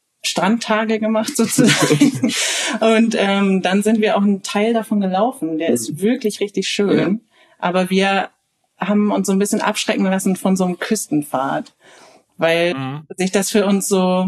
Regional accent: North Rhine-Westphalia, Germany; also wir kommen aus Nordrhein-Westfalen, sind wir nach Frankreich gefahren erstmal

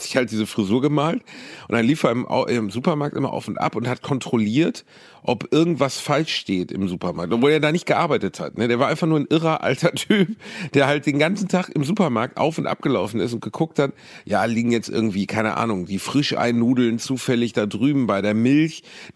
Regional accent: Gelsenkirchen, North Rhine-Westphalia, Germany; Und in meiner Heimat in Gelsenkirchen, da gab es den Pomadenmann.

